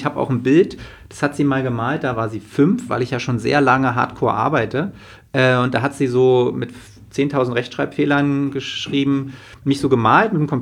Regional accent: East Germany, Germany; ich bin in der DDR geboren, ich bin hinter Mauern und Stacheldraht aufgewachsen, ich weiß, wie es ist, und ich war 11, als die Mauer fiel

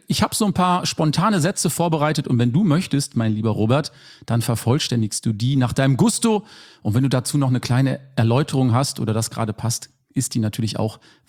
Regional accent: Rhineland, Germany; Ich komme ja aus dem Rheinland.

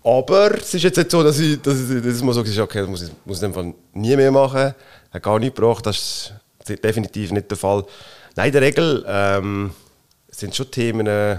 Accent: Switzerland; ich komme aus dem Seetal ursprünglich, vorbei in Wilhelm See.

